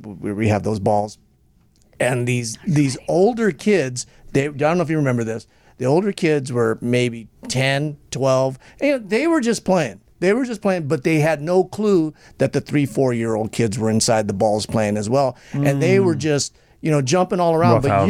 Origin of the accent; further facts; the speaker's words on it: Long Beach, California, United States; I grew up in Long Beach and the South Bay area and the ghetto.